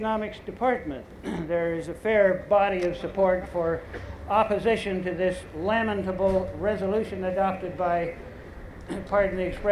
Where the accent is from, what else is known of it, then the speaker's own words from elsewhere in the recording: West Coast, United States; I come from the West Coast, so I call it processes.